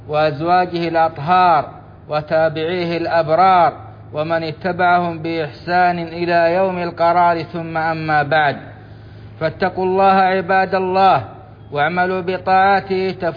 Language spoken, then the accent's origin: Arabic; Saudi Arabia; بلادنا السعودية